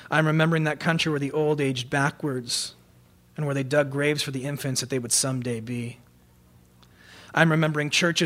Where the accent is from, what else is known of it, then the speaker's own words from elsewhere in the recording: Los Angeles, California, United States; I'm from Los Angeles. I've lived in and around Los Angeles for the entirety of my life